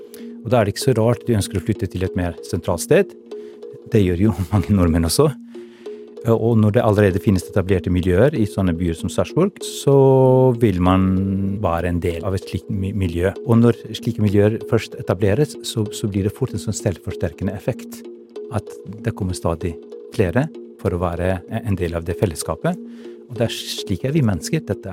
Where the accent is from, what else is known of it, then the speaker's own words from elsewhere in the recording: Kosovo; Norwegian is a second language; moved away as an adult; now in Norway; Da jeg var 18 år gammel, så kom jeg fra Kosovo og det tidligere Jugoslavia til Norge som asylsøker.